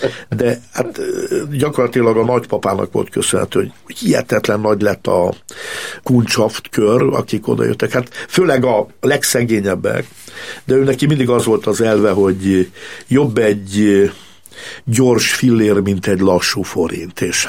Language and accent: Hungarian; Budakeszi, Pest, Hungary; also born or lived in Budapest; Én Budapesten születtem, de Budakeszin nevelkedtem.